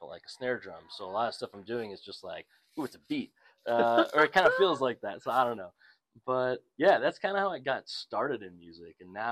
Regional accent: Chicago, Illinois, United States; So yeah, I can talk a little bit about like, I grew up in Chicago, Illinois.

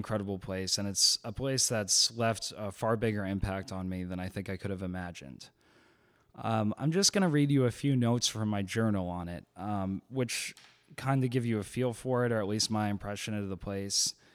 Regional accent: Plymouth, Massachusetts, United States; where I'm from in Massachusetts, my hometown of Plymouth.

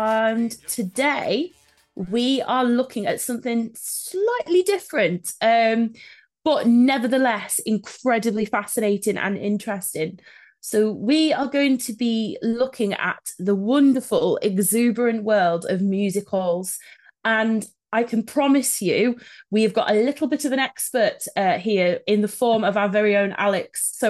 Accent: Madeley, West Midlands, United Kingdom; where I grew up in Madeley

